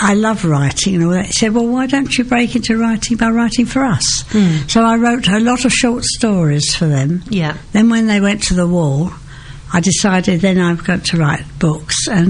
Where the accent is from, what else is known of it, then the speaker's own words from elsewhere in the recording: London, United Kingdom; I suppose you can hear my accent a bit. I am an East Ender and proud